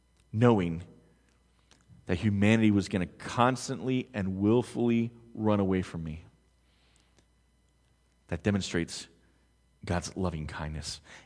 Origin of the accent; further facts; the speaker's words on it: Pennsylvania, United States; I grew up in Pennsylvania. I grew up about an hour outside of Philadelphia, and so I'm a huge Philadelphia sports fan.